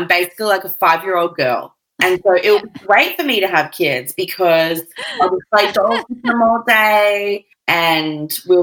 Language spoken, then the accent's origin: English; Queensland, Australia; So not to slam our Perth listeners, I'm from Queensland, country Queensland, like I get it